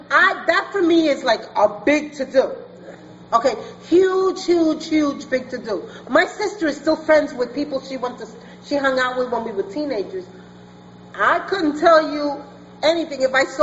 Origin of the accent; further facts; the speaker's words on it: Brooklyn, New York, United States; I come from Brooklyn, and I trusted not even my own mother.